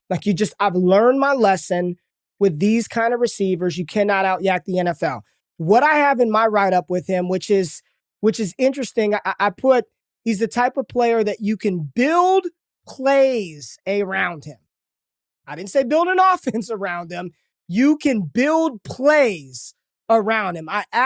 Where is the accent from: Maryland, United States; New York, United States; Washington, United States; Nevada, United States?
Nevada, United States; Las Vegas; He's from my hometown, rival school in Las Vegas, Bishop Gorman High School.